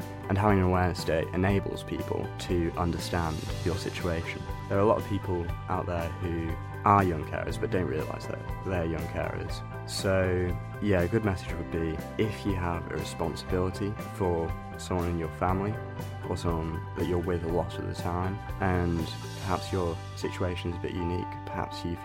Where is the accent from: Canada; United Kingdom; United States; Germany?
United Kingdom; Masham, Yorkshire and the Humber; I grew up in Massam, a very rural, small, not particularly diverse town, and I went to a very small primary school, only like 30 people in the whole school.